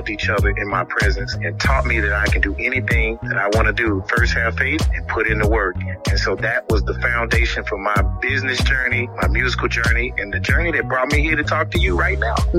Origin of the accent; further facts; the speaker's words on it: Tuscaloosa, Alabama, United States; I grew up in Tuscaloosa, Alabama, in the church.